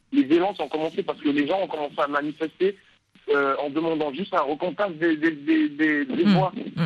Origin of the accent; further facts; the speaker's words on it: Gabon; now in Dakar, Senegal; Oui, je suis gabonais, voilà.